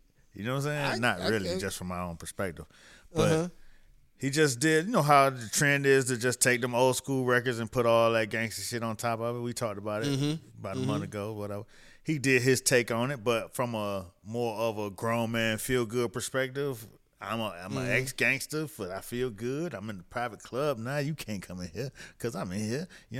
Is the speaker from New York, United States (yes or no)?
no; Miami Beach, Florida, United States; I was born in Miami Beach. You know what I'm saying? My parents from Georgia and Cleveland